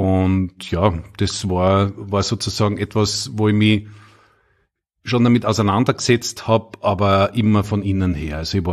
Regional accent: Knittelfeld, Styria, Austria; ich bin ja ein Knittelfeller, gebürtiger Steirer.

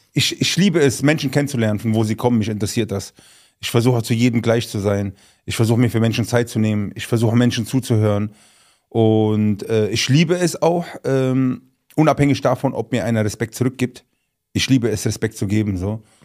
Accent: Pirmasens, Rhineland-Palatinate, Germany; Ich bin ja aus Pirmasens.

